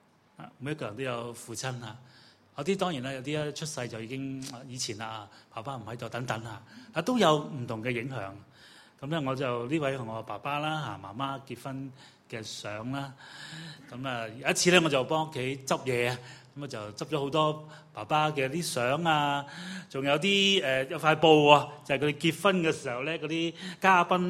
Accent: China; 我調翻轉，我翻大陸啊，我係中國人啦

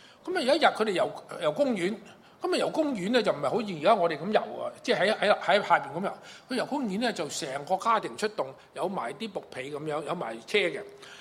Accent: China; now in Canada; 我哋中國人著重孝道，又唔見得我哋係特別孝順。我喺加拿大

